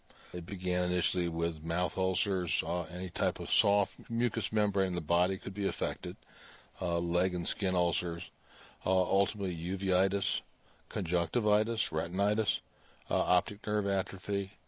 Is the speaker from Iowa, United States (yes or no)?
yes; Iowa City, Iowa, United States; moved away as an adult; I'm originally from Iowa City, Iowa. I moved to this area 35 years ago